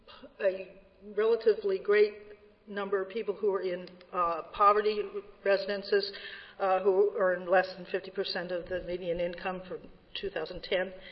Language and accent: English; Texas, United States; moved away as an adult; now in New York City, United States; I hail from Texas, but I've lived in New York City for quite some time.